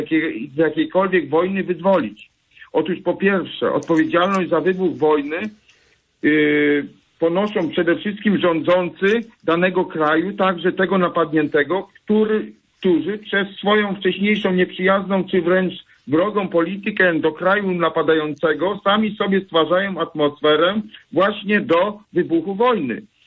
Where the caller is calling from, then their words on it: Trzebiatów, West Pomeranian Voivodeship, Poland; jestem z Trzebiatowa, z województwa zachodniopomorskiego.